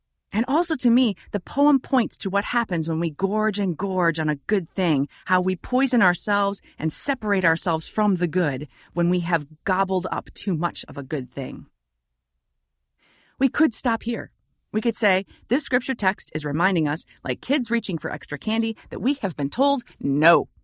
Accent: Michigan, United States; I remember growing up in Michigan, we had rhubarb plants growing along the side of the house.

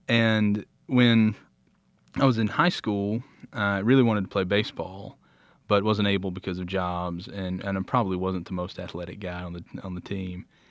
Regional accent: Alabama, United States; I grew up in the Bible Belt. I tell people I'm from L.A. I'm from Lower Alabama.

